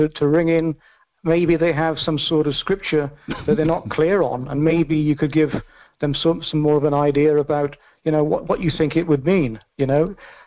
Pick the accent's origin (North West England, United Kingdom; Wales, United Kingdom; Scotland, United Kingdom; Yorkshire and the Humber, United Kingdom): Wales, United Kingdom; Cardiff; I am from Caerdydd, and from the land of Cymru.